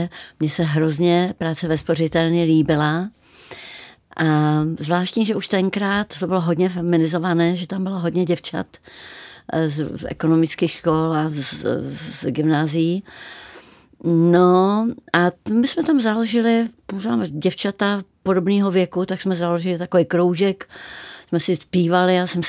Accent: Ostrava, Moravian-Silesian Region, Czechia; ale jsem opravdu z Ostravy, z Ostravy 10 ze čtvrti, která se jmenovala Hrušov

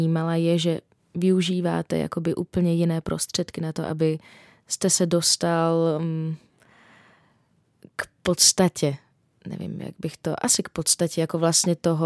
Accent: Slovakia; Czech is a second language; čeština není úplně můj primární jazyk. Já jsem Slovenka.

